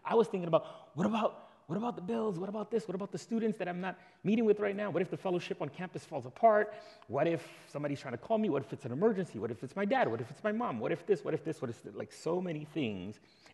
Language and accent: English; Brooklyn, New York, United States; because I'm a city kid, right? I'm from Brooklyn, New York, and I'm acquainted with noise, right?